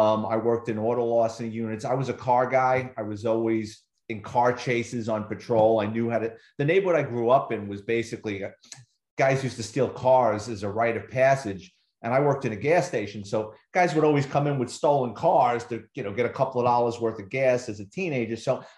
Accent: Bronx, New York, United States; So even though I grew up in the Bronx, it was an eye opener with people coming up to me with questions and problems.

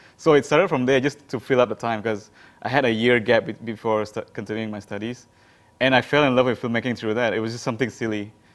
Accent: Kuching, Sarawak, Malaysia; when he goes to like KL, for example, because we're from Kuching, he'll bring back tapes, VHS tapes

